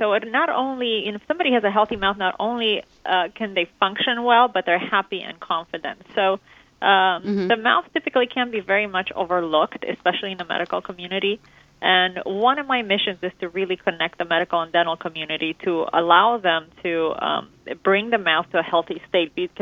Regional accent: Romania; myself, I grew up in Romania

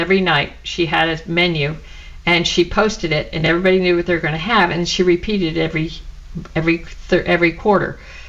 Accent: New York, United States; We always had them when I was young. I grew up in New York area.

